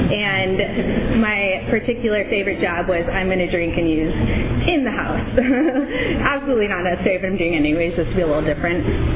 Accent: Huntington Beach, California, United States; I'm originally from Huntington Beach, so 714 represent.

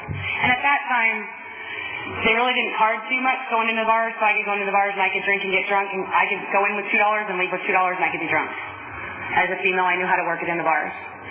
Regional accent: San Diego, California, United States; now in Hanford, United States; I'm an alcoholic. I live in Hanford. I am not from Hanford. I'm from San Diego.

